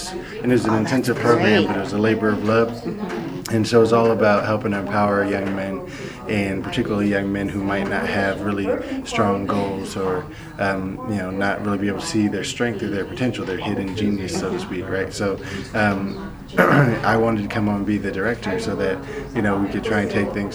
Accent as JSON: {"language": "English", "town": "Oakland", "region": "California", "country": "United States", "said": "they knew I was from Oakland and that my background was in education policy."}